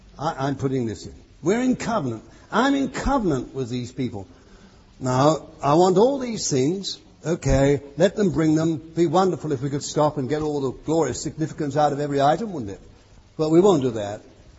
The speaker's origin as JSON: {"language": "English", "town": "Bethnal Green", "region": "London", "country": "United Kingdom", "tie": "born there", "said": "I've told you before, I was born in Bethnal Green."}